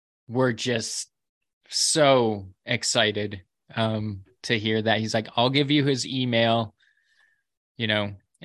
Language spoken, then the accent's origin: English; New York, United States; family who lived in Sherman, New York, which is in the western part of New York, Chautauqua County, where I grew up in Chautauqua County. It was actually the town next to me